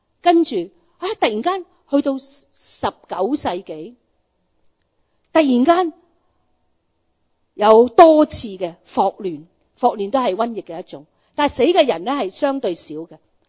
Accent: Hong Kong; 2002、2003是我哋香港人都好熟悉嘅沙士

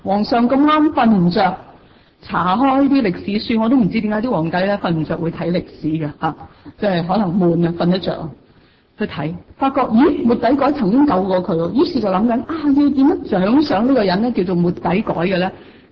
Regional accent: Guangzhou, Guangdong, China; 我哋广州人话有风就会点啊，使尽力。

